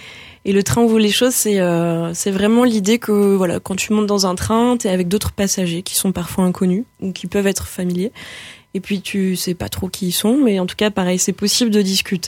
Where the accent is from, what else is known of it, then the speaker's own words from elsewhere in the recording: Occitanie, France; Moi je viens d'à côté de Toulouse, okay. Et donc autour de Toulouse.